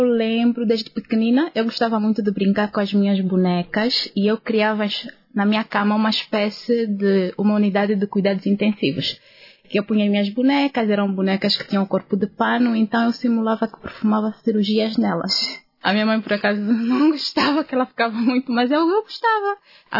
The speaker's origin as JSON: {"language": "Portuguese", "town": "Lubango", "region": "Huíla", "country": "Angola", "said": "que eu sou do Lubango, fui ter com a família"}